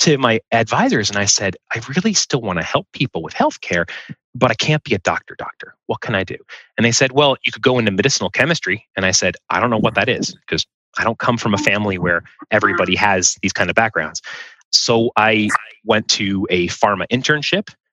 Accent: Massachusetts, United States; also born or lived in Allentown, Pennsylvania; I was born in Allentown, Pennsylvania, and my family moved up to Massachusetts when I was very young.

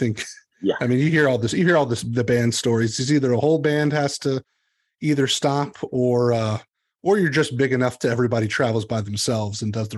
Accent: Atlanta, Georgia, United States; We're from Atlanta. And so, yeah, traffic's second nature.

